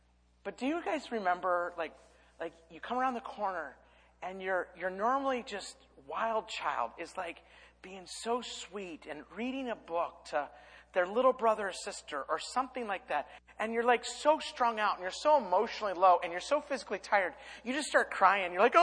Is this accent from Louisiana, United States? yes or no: no; Idaho, United States; I grew up in Idaho. We don't have a football team.